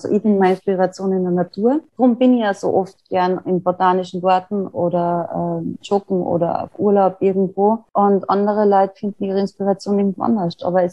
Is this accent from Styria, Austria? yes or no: no; Tyrol, Austria; an einer Vernissage zu arbeiten, die ich in meinem Heimatort in Tirol gemacht habe